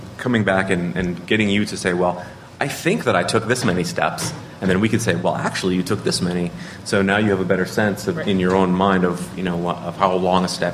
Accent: Canada; I'm a Canadian, and so we have, you know, we feel a little bit differently up north about regulation generally

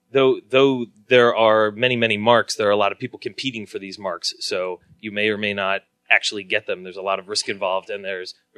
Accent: Philadelphia, Pennsylvania, United States; And I come from Philadelphia, but I have Italian roots in Sicily, which is really the old country.

